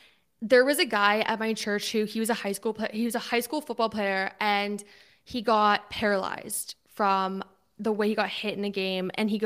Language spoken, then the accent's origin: English; Texas, United States; when I grew up in Texas, I went to this Southern Baptist church